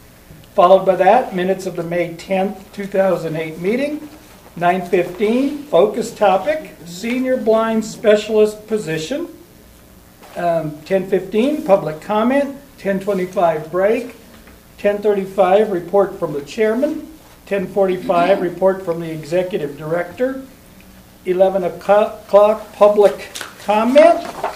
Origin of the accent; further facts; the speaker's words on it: Omaha, Nebraska, United States; I'm from Omaha.